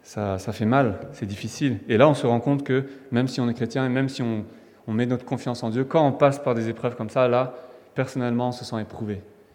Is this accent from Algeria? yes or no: no; France; j'ai grandi en France. Donc, je suis français. Mais j'ai la nationalité portugaise aussi.